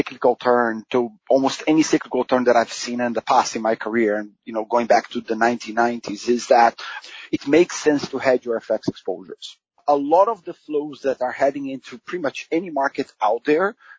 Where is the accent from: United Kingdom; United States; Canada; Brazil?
Brazil; English is a second language; I grew up in Brazil